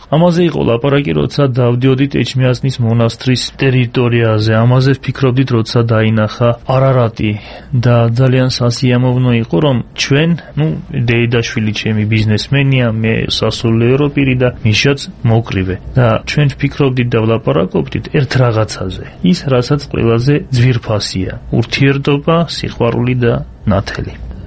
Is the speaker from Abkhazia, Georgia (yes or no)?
no; Akhaltsikhe, Samtskhe-Javakheti, Georgia; ყველანი ახალციხელები არიან, მეც ახალციხელი ვარ. იქ დავიბადე და გავზდი